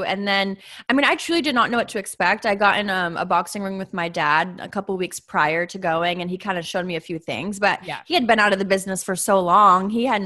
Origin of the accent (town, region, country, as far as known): Massachusetts, United States